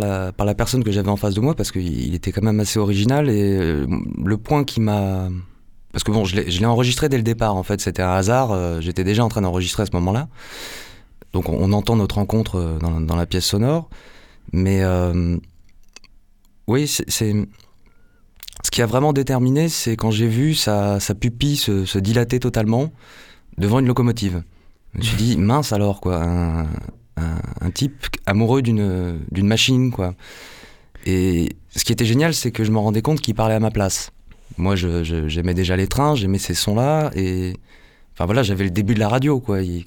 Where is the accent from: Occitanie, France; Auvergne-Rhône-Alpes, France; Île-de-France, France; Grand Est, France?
Occitanie, France; Perpignan; Alors je viens de Perpignan déjà.